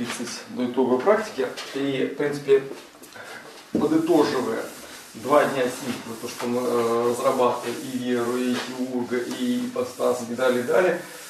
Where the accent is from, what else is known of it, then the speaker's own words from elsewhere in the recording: Russia; То есть я россиянин, я гражданин, и есть какие-то необязательства, я живу здесь.